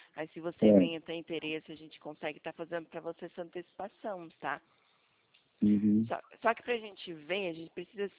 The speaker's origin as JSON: {"language": "Portuguese", "town": "Ribeirão Preto", "region": "São Paulo", "country": "Brazil", "said": "eu sou daqui de Ribeirão Preto"}